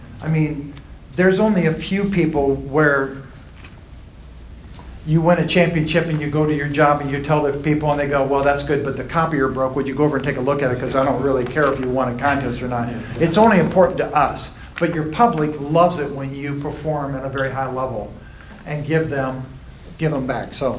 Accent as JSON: {"language": "English", "town": "Columbus", "region": "Ohio", "country": "United States", "said": "I'm from Columbus, Ohio."}